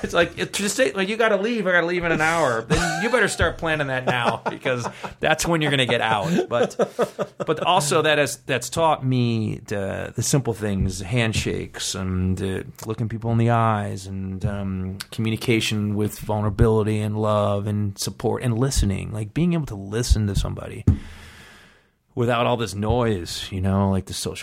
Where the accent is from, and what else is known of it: East Coast, United States; born or raised there